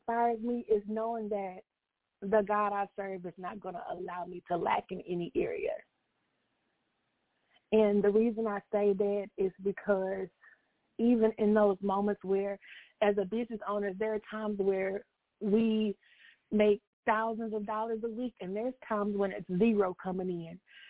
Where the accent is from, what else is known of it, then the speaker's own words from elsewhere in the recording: Houston, Texas, United States; I am from the Houston, Texas area.